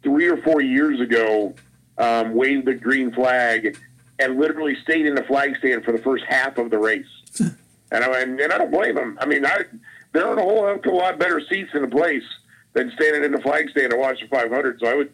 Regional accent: Indianapolis, Indiana, United States; I grew up in Indy.

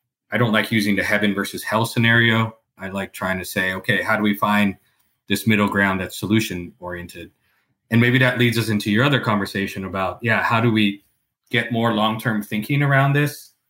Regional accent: California, United States; I'm from California.

